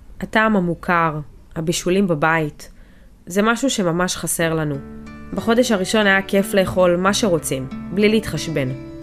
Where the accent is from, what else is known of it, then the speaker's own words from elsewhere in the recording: Mivtahim, Southern District, Israel; אני ממושב מבטחים שבמועצה אזורית אשכול. ואני מפונה מהבית. אני כבר 5 חודשים נמצאת באילת. אני נמצאת באילת עם אמא שלי, בן הזוג שלי אור, אחי דר, אחותי יובל והבת שלה אמא.